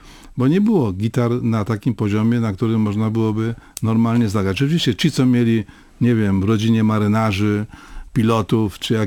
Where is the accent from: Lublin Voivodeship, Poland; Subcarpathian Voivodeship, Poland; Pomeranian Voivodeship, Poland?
Pomeranian Voivodeship, Poland; Sopot; born there; Ja się urodziłem w Sopocie, można powiedzieć, blisko Opery Leśnej.